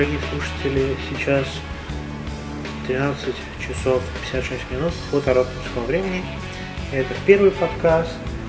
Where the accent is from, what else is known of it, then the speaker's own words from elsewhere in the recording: Moscow, Russia; я родился и вырос в Москве, в замечательном городе Москве, прожил большинство своей жизни в таком ранее знаменитом районе Юго-Западное, а если точнее, то Солнцево.